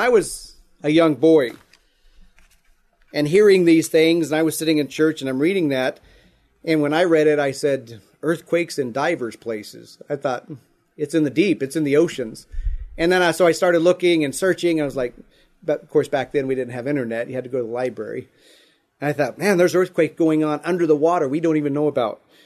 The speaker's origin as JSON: {"language": "English", "region": "Midwest", "country": "United States", "tie": "born or raised there", "said": "I grew up in the Midwest, you guys have tornadoes."}